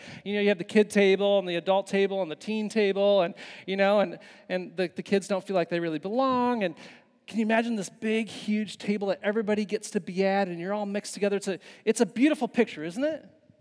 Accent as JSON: {"language": "English", "town": "Zealand", "country": "United States", "tie": "born or raised there", "lives_now": "Jamestown, United States", "said": "And then my family, we moved out real far west to Zealand. Where I grew up, and I grew up in Zealand, and then now I'm back in the homeland, right? I live here in Jamestown. I moved back here"}